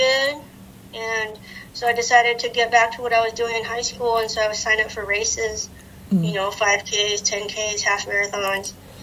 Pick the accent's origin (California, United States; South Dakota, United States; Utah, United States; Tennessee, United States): California, United States; San Jose; No, I grew up in Silicon Valley, San Jose, California.